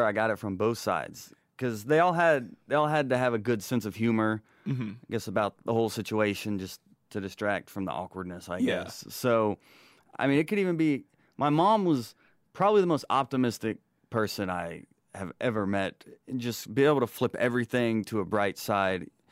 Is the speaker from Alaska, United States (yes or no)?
no; Rome, Georgia, United States; He was in Rome. I'm originally from Rome, Georgia.